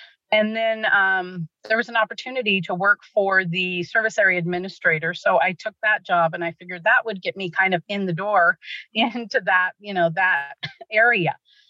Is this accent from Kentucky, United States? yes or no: no; Kearney, Nebraska, United States; So I was born and raised in Kearney, Nebraska. So not too far from Lexington.